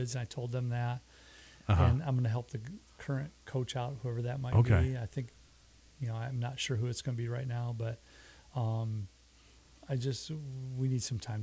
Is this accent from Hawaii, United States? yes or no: no; Jackson, Michigan, United States; And where are you from? From Jackson.